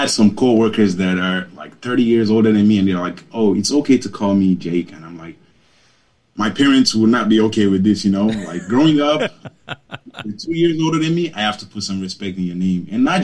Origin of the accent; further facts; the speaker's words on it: Lagos, Nigeria; now in United States; Originally born in Lagos, Nigeria, and just life in general, coming from Nigeria is a lot different from what we all know